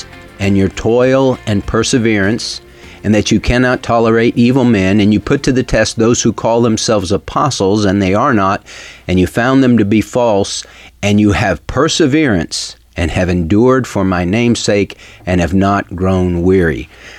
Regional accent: Texas, United States; So we're obviously from East Texas, where it's pretty and green.

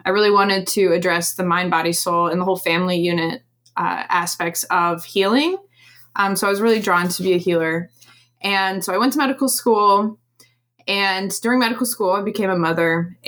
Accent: Poland; I'm from Poland. My parents are from Poland.

